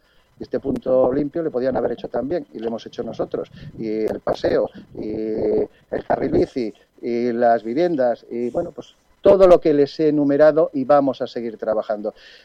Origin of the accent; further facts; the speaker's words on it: Cantabria, Spain; Yo, como consejero del Gobierno de Cantabria y como cántabro